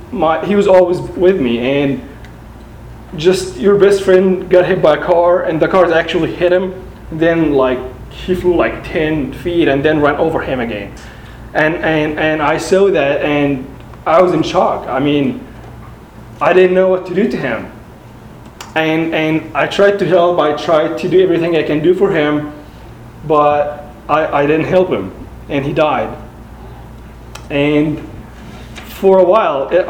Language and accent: English; Cairo, Cairo Governorate, Egypt; So I grew up in Cairo, Egypt, and Cairo is the capital of Egypt.